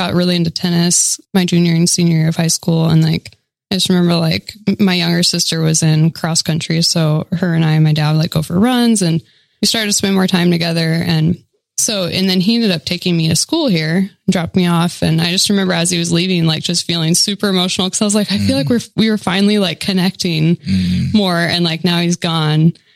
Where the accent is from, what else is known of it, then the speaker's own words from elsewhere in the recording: Monmouth, Oregon, United States; So I grew up in Monmouth, Oregon.